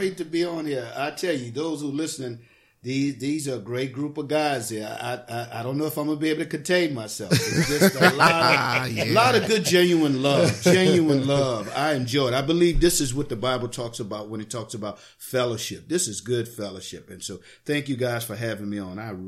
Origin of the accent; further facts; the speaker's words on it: New Orleans, Louisiana, United States; moved away as an adult; now in Lathrop, United States; I'm from New Orleans, Louisiana. Born and raised.